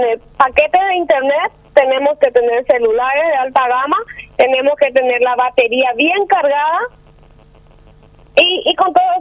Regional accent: General Aquino, San Pedro, Paraguay; Soy de San Pedro, soy de General Aquino.

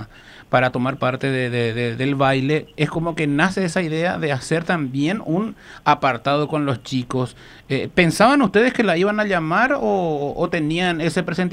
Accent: Paraguay; lo que nosotros queremos destacar como paraguayos

